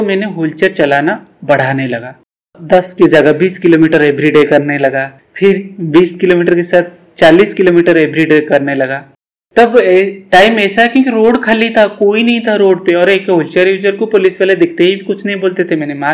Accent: Odisha, India; आपको पता होगा पूरी कोणार्क, सातपुड़ा जो चिल्का लेक, और मेरे घर समुन्द्र के नजदीक है

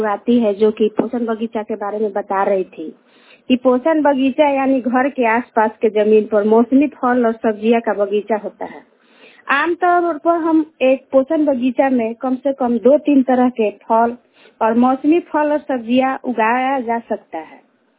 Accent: Rampur, India; मैं रामपुरामी पंचायत से हूँ

